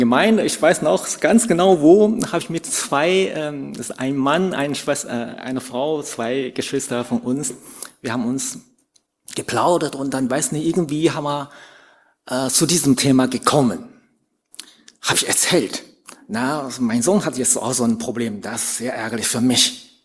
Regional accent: China; German is a second language; Mir war unbewusst, weil das war mein Dialekt. Das ist alles, alle Leute in meiner Umgebung damals, als in China war, sprechen so.

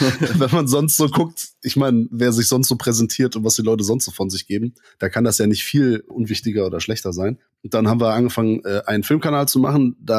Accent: Rhineland, Germany; Wir kommen aus dem Rheinland und sprechen trotzdem Hochdeutsch.

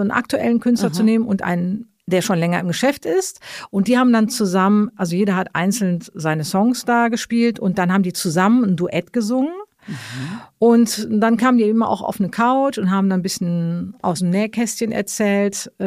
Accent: Cologne, North Rhine-Westphalia, Germany; ich komme ja eigentlich aus Köln

